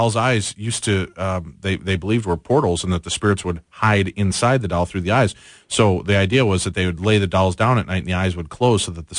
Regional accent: Medina, Illinois, United States; I said where I grew up in Medina, Illinois, we used to, everybody in our neighborhood used to talk about hearing parties

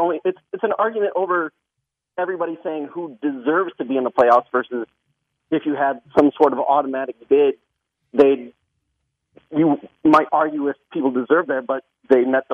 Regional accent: Iowa, United States; I grew up in Iowa, so

